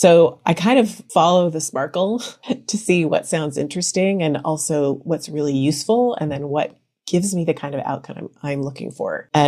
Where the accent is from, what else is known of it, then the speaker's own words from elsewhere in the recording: United States; now in Germany; anymore now that I've lived in Germany for 10 years. I'm not super positive about everything because I'm American, right?